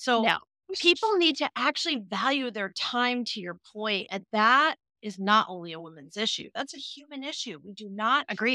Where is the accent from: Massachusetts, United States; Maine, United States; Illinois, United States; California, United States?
California, United States; Half Moon Bay; I came from Half Moon Bay